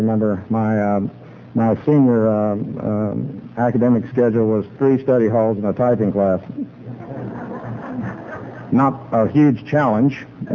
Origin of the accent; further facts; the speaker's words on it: Wichita, Kansas, United States; now in Georgia, United States; even though I'm introduced from Georgia, I grew up in the Kansas and Oklahoma area. I was born in September of 1938